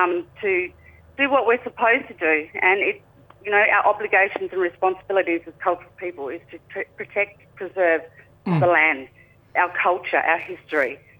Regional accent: Western Australia, Australia; I'm from the Pilbara in Western Australia and … traditional custodian.

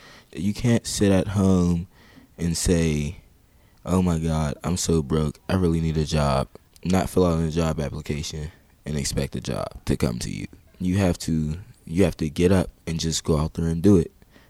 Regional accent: Wilkinsburg, Pennsylvania, United States; I'm 19 years old. I'm from Wilkinsburg.

